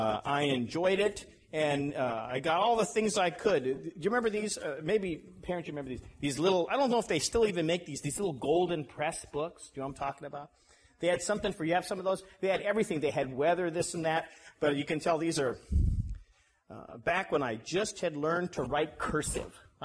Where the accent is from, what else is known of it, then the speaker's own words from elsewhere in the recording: Colorado, United States; When I grew up in Colorado, I used to like to go up in the mountains and hike around